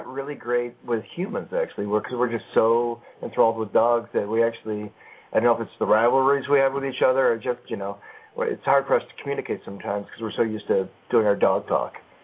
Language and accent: English; Chicago, Illinois, United States; It's interesting, you know, because I'm coming from Chicago, there ain't too many people.